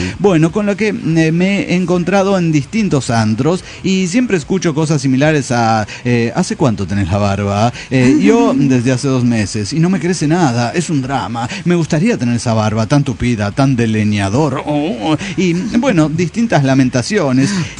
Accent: La Pampa, Argentina; now in Córdoba, Argentina; Y en realidad no me dan con cantito porque soy de la Pampa.

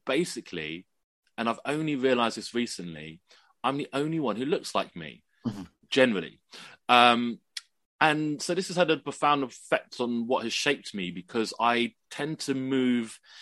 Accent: London, United Kingdom; And I think it's partly because I grew up in London, and so I forgive the pun, I pine for green and nature, because I don't see very much of it. It's quite an alien concept for my London being to be surrounded by trees.

